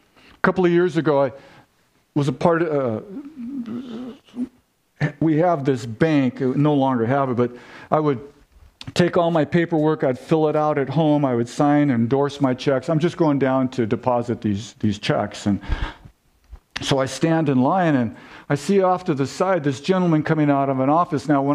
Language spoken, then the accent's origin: English; San Diego, California, United States; Well, you know I'm from San Diego, right?